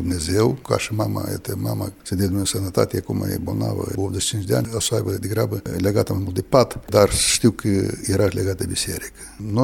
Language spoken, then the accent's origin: Romanian; Florești, Florești District, Moldova; Sunt din Florești. Suntem pământeni.